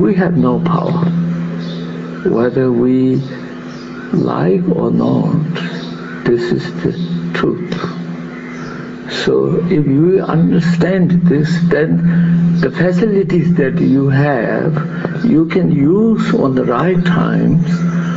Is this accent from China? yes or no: yes; Tibet, China; English is a second language; now in India; I was born in Tibet, near Lhasa.